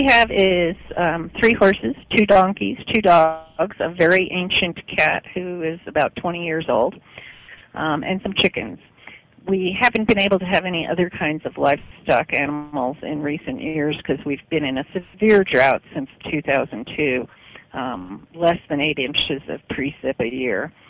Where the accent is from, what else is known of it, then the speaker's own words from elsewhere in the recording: New Jersey, United States; I was born and raised in New Jersey, down at the Jersey Shore.